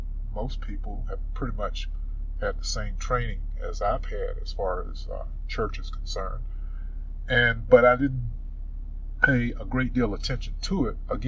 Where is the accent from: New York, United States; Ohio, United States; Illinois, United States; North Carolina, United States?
North Carolina, United States; Rocky Mount; I'm one of the few people in these groups from North Carolina. But I grew up in Rocky Mount a number of years ago.